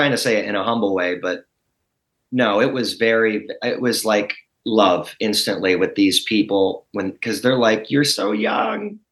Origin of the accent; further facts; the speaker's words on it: Buffalo, New York, United States; people from my hometown of Buffalo, because they can't see me anymore